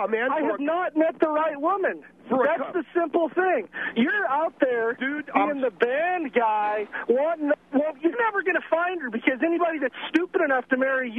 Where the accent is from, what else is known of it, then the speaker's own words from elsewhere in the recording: Idaho, United States; Hey, I'm 35 years old. I'm originally from Idaho.